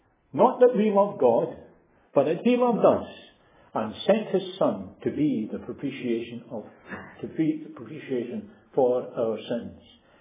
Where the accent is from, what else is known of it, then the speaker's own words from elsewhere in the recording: Glasgow, Scotland, United Kingdom; I was brought up in Springburn in the city of Glasgow.